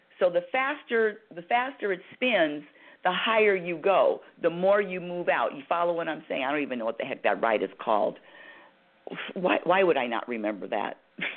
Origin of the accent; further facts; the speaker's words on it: United States; I say our country because I'm an American. Well, I live in America, born and raised.